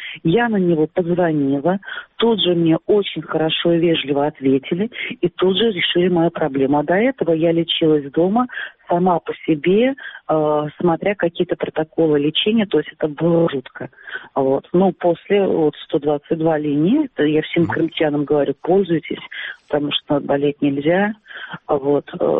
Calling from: Simferopol, Crimea, Ukraine; Я звоню из Симферополя, я гражданка Украины, которая не получала паспорт.

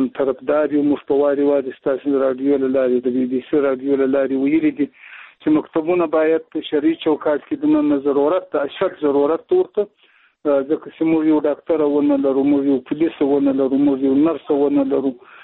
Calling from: Shajoy, Zabul, Afghanistan; د زابل ولایت شاجیل ولسوالۍ سره په اړیکه کیم

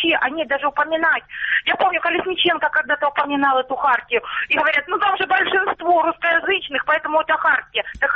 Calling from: Luhansk Oblast, Ukraine; Здравствуйте, Луганщина

